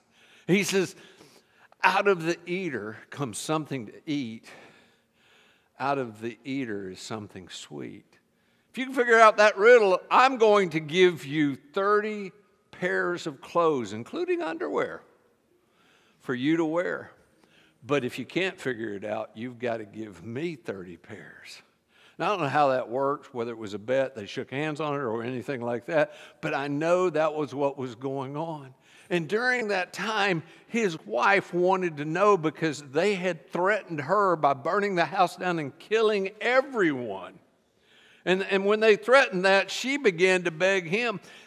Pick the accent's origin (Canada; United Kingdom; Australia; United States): United States; the Carolinas; I married Nancy in Jacksonville, Florida. I was from the Carolinas.